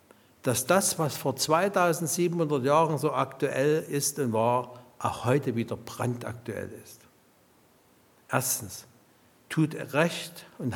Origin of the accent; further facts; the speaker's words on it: Chemnitz, Saxony, Germany; Und um dass wir als Chemnitzer dort eine Rolle spielen bei der Grundgesetzfeier